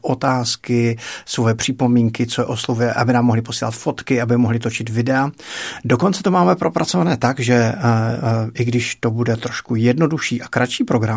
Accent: Moravia, Czechia; já jsem z Moravy, takže říkám děcka

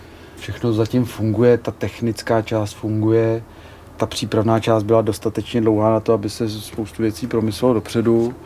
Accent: Český Krumlov, South Bohemian Region, Czechia; Já jsem nějakou dobu jezdil tady po jižních Čechách, já jsem z Českého Krumlova, miluju to tady

